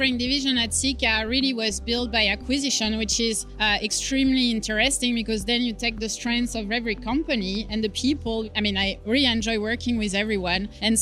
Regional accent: Paris, Île-de-France, France; now in New Jersey, United States; I'm from France originally, born and raised in Paris.

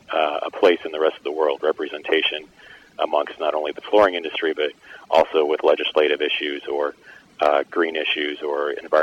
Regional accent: Missouri, United States; I'm local here from Missouri

